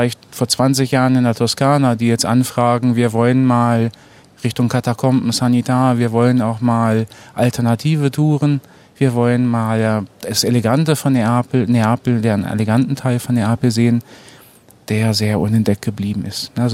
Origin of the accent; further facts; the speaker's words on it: Hanover, Lower Saxony, Germany; ich bin Hannoveraner, also es ist natürlich keine sehr große Stadt, nicht zu vergleichen mit Berlin